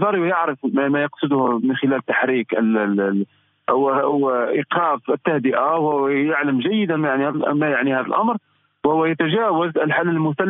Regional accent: Algeria; فبرأيي كجزائري، الجزائر لن تسمح بأن تتصاعد الأمور إلى تلك الدرجة

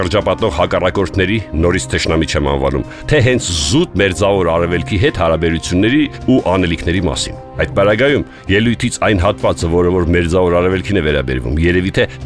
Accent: Armenia; Ու հենց այդ աշխարհագրությունն է մեզ հայերիս պայմաններ թելադրում

